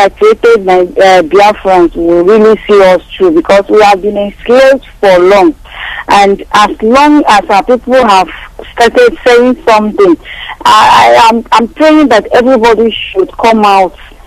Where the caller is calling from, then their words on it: Dubai, United Arab Emirates; I'm calling from Dubai. I reside in Kaduna, Nigeria, but presently I'm in Dubai.